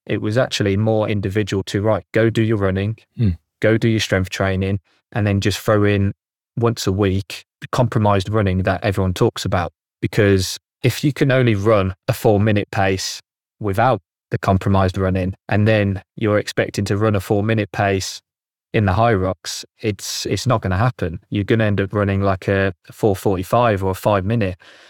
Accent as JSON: {"language": "English", "town": "Birmingham", "region": "West Midlands", "country": "United Kingdom", "tie": "born or raised there", "said": "And then I've got the High Rocks over in Birmingham in my hometown."}